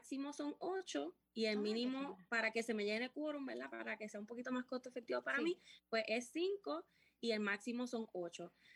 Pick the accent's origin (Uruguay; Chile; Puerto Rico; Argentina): Puerto Rico; Aguadilla; hace un año abrí un taller aquí en Aguadilla, de donde yo soy